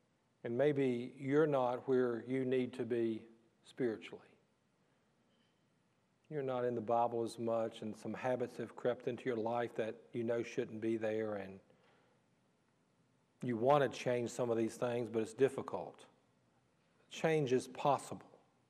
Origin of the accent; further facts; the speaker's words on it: Vinton, United States; I grew up in Vinton in a subdivision that had about 65 homes in it.